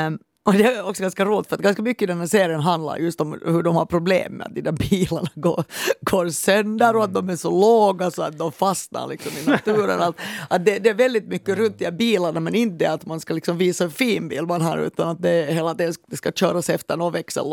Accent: Helsinki, Uusimaa, Finland; Jag är uppvuxen i centrala Helsingfors. Så jag var knappt överhuvudtaget ens i Österbotten när jag var barn och ung. Och jag har aldrig bott på landet.

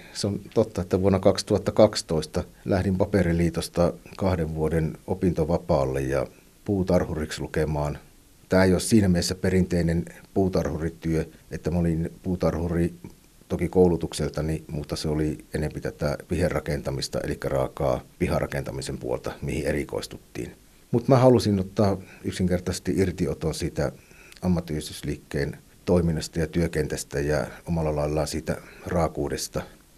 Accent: Äänekoski, Central Finland, Finland; muutin Äänekoskelle ja ostin Rautionmäeltä Sumiaisista aivan, voi sanoa keskeltä ei mitään, pienen paikan tai töllin, muutin sinne koirien kanssa ja aika luontevaa sitten oli, että kun kotiseudulle tulin takaisin

